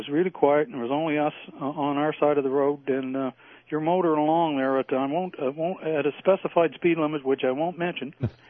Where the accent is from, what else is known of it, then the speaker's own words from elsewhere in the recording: Canada; Well, I'm typical Canadian. You know, if you can't get the warm weather here, you go south and you find it.